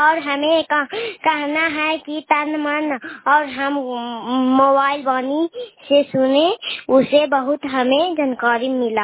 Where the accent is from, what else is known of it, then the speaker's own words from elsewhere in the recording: Nalanda, Bihar, India; मैं नालंदा जिला से बोल रही हूँ। मैं नालंदा जिले की रहने वाली हूँ, मैं गुड़ाईपुर पंचायत से बोल रही हूँ, सुल्मान चक से रहने वाला हूँ।